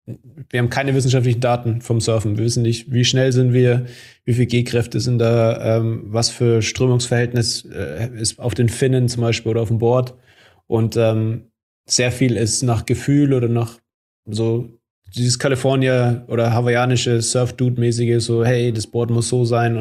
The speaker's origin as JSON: {"language": "German", "town": "Nuremberg", "region": "Bavaria", "country": "Germany", "tie": "born or raised there", "said": "Genau, ich bin in Nürnberg aufgewachsen."}